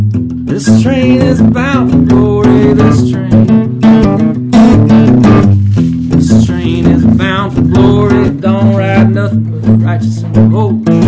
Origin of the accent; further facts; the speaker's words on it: Providence, Rhode Island, United States; But before I got to this part of the world, I grew up in Rhode Island, mm-hmm. On the East Coast, and the great city of Providence.